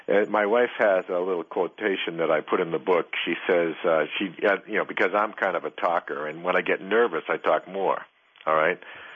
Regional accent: East Coast, United States; I'm from the East Coast. You know, you start talking that way in Boston, you know, people just think you're from a different century.

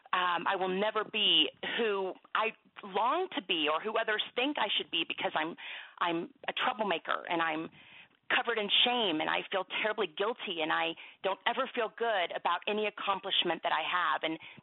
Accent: Texas, United States; I grew up in Texas, so, you know, it's potluck every Sunday and huge crowds and a lot of family and a lot of people.

